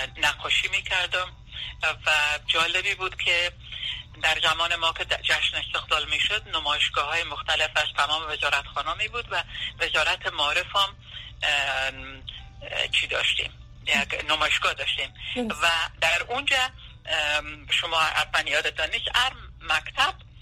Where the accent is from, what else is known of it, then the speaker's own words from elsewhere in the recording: Kabul, Afghanistan; moved away as an adult; now in United States; ما در 1951 در کابل به دنیا آمدیم.